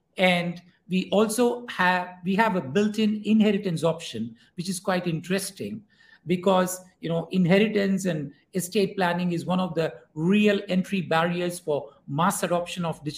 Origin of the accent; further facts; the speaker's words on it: India; I'm from India.